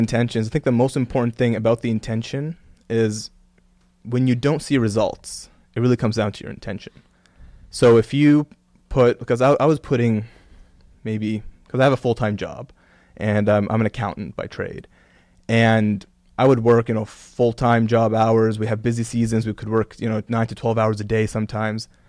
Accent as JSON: {"language": "English", "country": "Kuwait", "tie": "born or raised there", "lives_now": "Canada", "said": "I grew up in a Muslim family, a practicing Muslim family. And I grew up I'm a Palestinian originally, but I was born in Kuwait. And I grew up between Kuwait and Canada."}